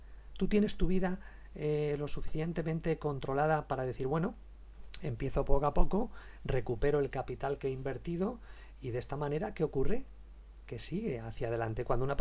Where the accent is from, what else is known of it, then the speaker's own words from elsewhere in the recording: Paris, Île-de-France, France; Que viví durante bastantes años con ella, me crié en París, en Francia, con ella la adolescencia